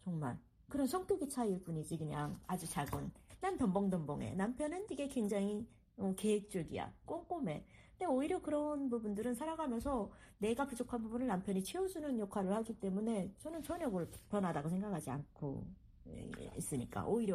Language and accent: Korean; North Korea; now in United States; 제가 어렸을 때 그 북한에서 본 영화들에 보면